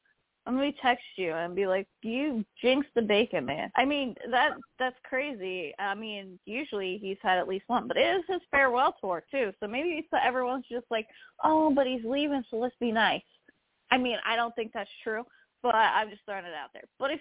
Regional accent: Pennsylvania, United States; I'm from Pennsylvania, and I think that race is boring.

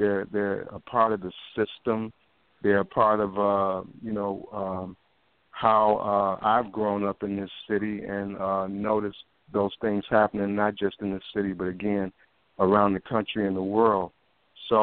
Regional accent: Chicago, Illinois, United States; And growing up in Chicago has been an extraordinary adventure.

